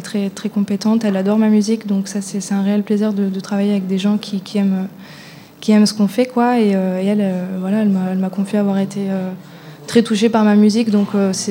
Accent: Clermont-Ferrand, Auvergne-Rhône-Alpes, France; on vient tous de Clermont

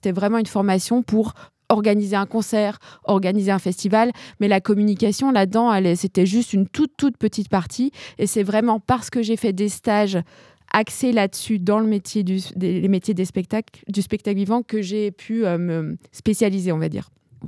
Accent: eastern France, France; parce que moi, je viens de l'Est de la France.

